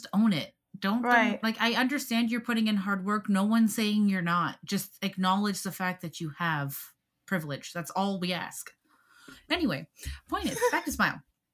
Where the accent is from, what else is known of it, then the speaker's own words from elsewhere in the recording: Canada; you're American, just like I'm Canadian.